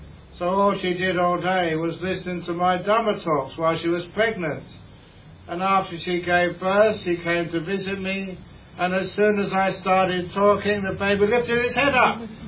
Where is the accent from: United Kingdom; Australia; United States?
United Kingdom; Acton, London; born there; I came from a society, as you did, I was born in Acton in London